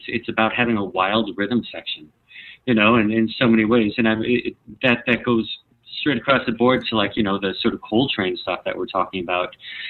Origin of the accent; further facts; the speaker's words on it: Midwest, United States; We're sad. We're from the Midwest. We see a G, we go, gah, it's Giles.